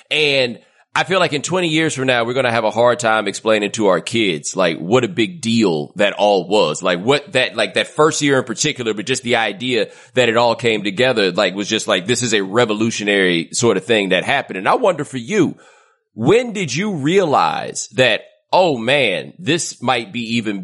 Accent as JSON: {"language": "English", "town": "Houston", "region": "Texas", "country": "United States", "said": "Oh, I'm from Houston. I'm talking about Dallas."}